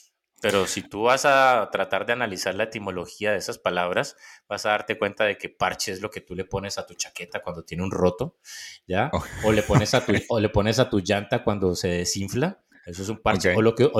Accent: Cali, Valle del Cauca, Colombia; en cuanto a Cali, ¿yo qué te puedo decir de Cali? Cali tenemos como un español un poco...

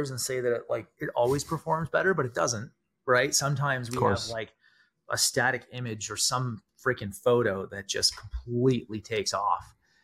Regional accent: Canada; I'm Canadian.

